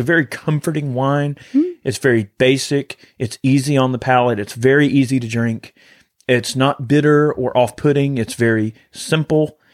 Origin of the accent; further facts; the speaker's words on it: the South, United States; I'm from the South. Okay. I can make fun of Southern people. I am a Southern person.